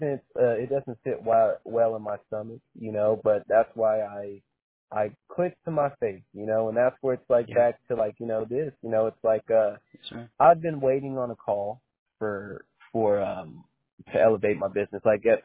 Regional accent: Colorado, United States; So this is a beautiful partnership because when I tell you I come from Colorado, I got work in Colorado.

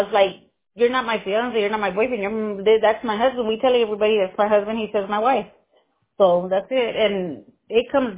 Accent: Houston, Texas, United States; I always, because I'm from Houston. I'm from Houston. I'm Houston.

